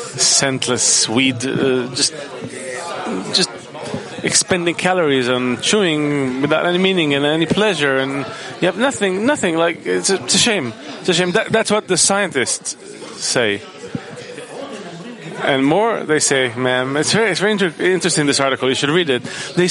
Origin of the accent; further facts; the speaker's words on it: Tel Aviv, Tel Aviv District, Israel; Tel Aviv.